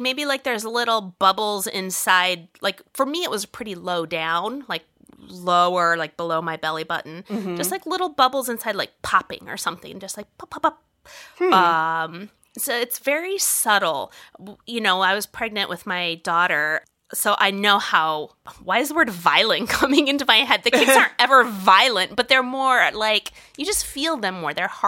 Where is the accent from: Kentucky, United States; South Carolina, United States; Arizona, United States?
Arizona, United States; Phoenix; now in Southern California, United States; I grew up in Phoenix, and it's like, that's the temps I escaped from when I moved to Southern California.